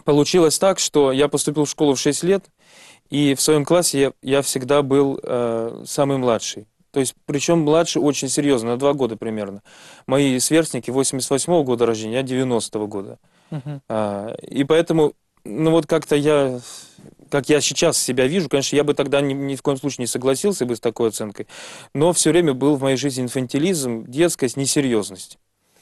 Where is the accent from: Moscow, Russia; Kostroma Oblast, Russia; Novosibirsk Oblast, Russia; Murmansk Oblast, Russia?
Kostroma Oblast, Russia; Kostroma; Я родом из Костромы, где я жил до того, как закончил 9 классов обычной школы, общеобразовательной.